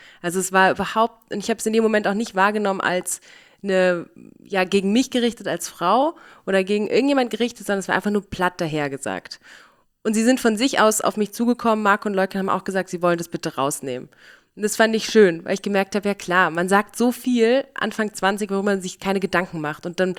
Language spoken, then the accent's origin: German; Berlin, Germany; now in Austria; Ich komme aus Berlin, wohne aber schon über 10 Jahre in Österreich und bin leidenschaftliche Wintersportlerin.